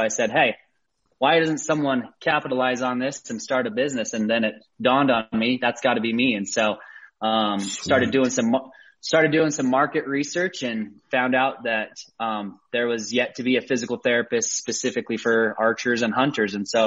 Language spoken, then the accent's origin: English; Utah, United States; I grew up here in Utah, started hunting from an early age.